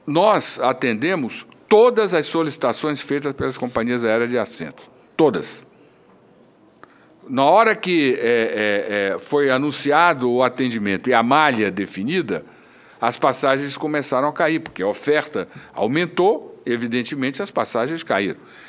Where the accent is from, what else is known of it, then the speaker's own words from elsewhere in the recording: Rio de Janeiro, Brazil; eu sou do estado do Rio de Janeiro